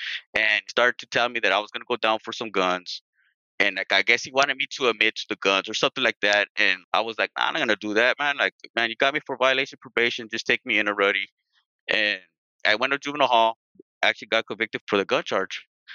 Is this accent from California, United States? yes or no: yes; Los Angeles, California, United States; Growing up in Pico Union, I was always getting harassed by these cops.